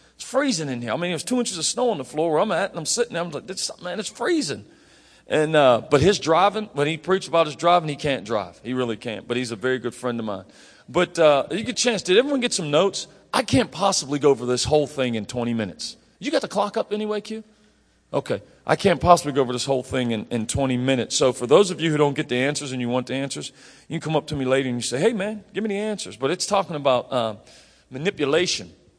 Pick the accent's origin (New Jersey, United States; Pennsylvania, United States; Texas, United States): Pennsylvania, United States; Pittsburgh; also born or lived in New York City; I'm from Pittsburgh, and I had moved here from New York City